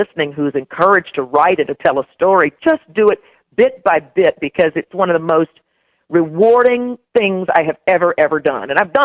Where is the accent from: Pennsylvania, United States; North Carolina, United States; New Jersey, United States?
North Carolina, United States; I think I'm one of the last generations that actually drank colored water and that kind of thing growing up in North Carolina.